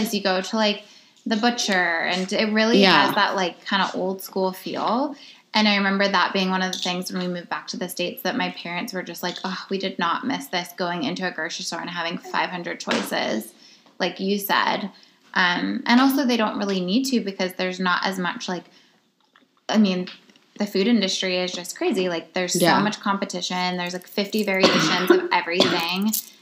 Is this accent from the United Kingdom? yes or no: yes; United Kingdom; accent: British; wouldn't have been able to get me, quote unquote, if I still had a British accent. But no, I wish I had my accent still.